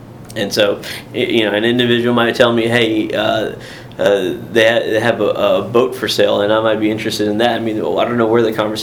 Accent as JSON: {"language": "English", "town": "Charlotte", "region": "North Carolina", "country": "United States", "tie": "born or raised there", "said": "Which I'm born and raised in Charlotte. And I've been here for a very long time."}